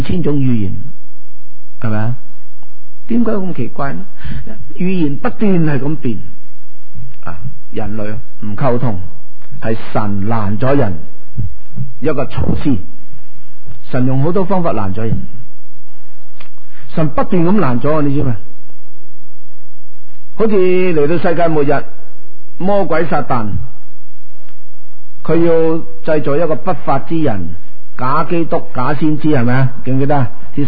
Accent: Guangdong, China; 喺我哋乡下啊，我哋系四邑人嘅，四邑人。台山同恩平啊

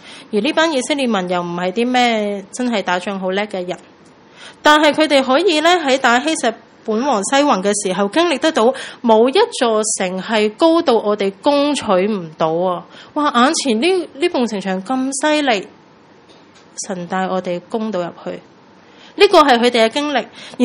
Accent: China; 我们都应该知道的，我们中国人

